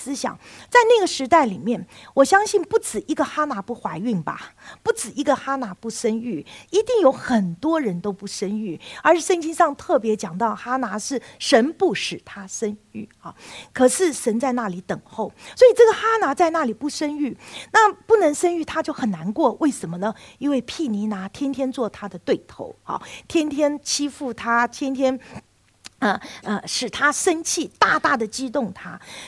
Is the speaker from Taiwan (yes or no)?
no; China; 我们中国人也是啊